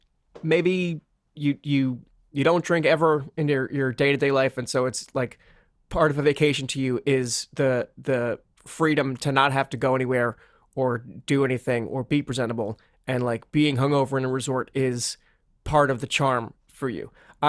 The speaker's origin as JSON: {"language": "English", "country": "France", "said": "I'm from France."}